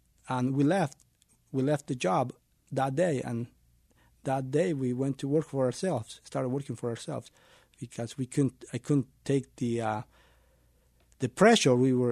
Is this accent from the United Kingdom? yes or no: no; Mexico; now in United States; I grew up in Mexico, and I came across the border like every one of my coworkers, undocumented.